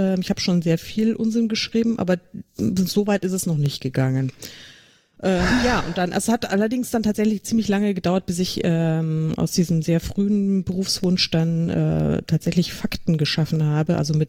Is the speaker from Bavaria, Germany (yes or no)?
yes; Munich, Bavaria, Germany; Und komme ursprünglich tatsächlich aus München, auch wenn man es mir im Podcast nicht anhört, aber ich bin eine echte Münchnerin. Und ich kann auch bayerisch, wenn es sein muss.